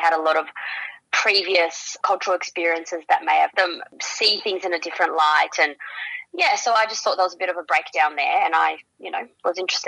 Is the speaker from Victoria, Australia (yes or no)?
yes; Melbourne, Victoria, Australia; I'm from Melbourne, so we had some extensive ones here